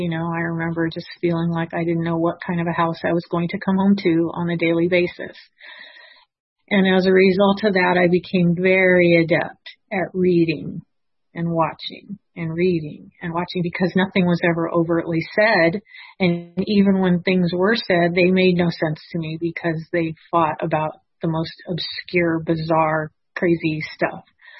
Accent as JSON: {"language": "English", "town": "Los Angeles", "region": "California", "country": "United States", "tie": "born there", "said": "I will tell you that I was born in Los Angeles, California. I'm the first child of four. And I grew up in an alcoholic home."}